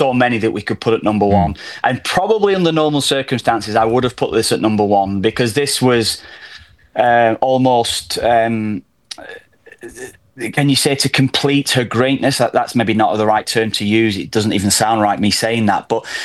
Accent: Ireland; We're always the underdogs as Irish forever, as far as our lifetime has been.

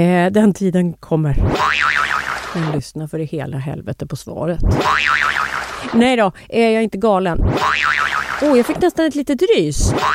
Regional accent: Gävle, Gävleborg County, Sweden; jag har ju ingen dialekt, men ibland om jag just har varit hemma i Gävle till exempel, som jag fortfarande kallar hemma

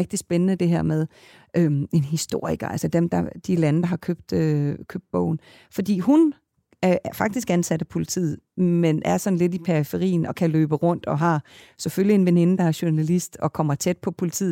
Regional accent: Kalundborg, Zealand, Denmark; born there; jeg er født i Kalundborg, og det der provincielle

